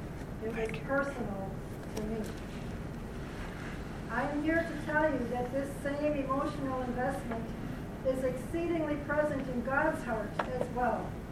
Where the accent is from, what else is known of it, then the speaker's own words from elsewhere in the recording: Plano, Illinois, United States; I'm from Plano.